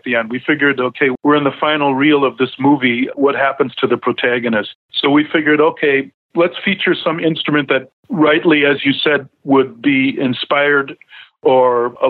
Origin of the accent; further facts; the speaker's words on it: Racine, Wisconsin, United States; I started studying in my hometown of Racine, Wisconsin.